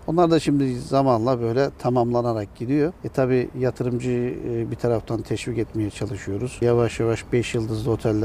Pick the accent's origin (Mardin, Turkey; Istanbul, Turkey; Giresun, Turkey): Giresun, Turkey; Çünkü burada doğduk, burada yaşadık. Ben Aksu bölgesinde çocukluğum geçti.